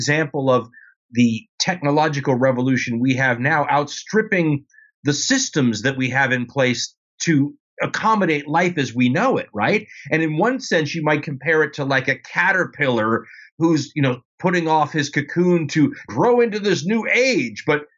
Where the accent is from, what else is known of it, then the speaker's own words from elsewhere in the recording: United States; Obviously, as an American, I'm looking at a system